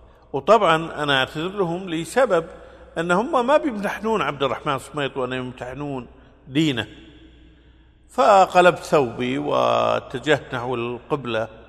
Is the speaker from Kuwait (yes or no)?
yes; Kuwait; أنا من أرض مكة أنا من الكويت والكويت في أرض مكة مسكوني،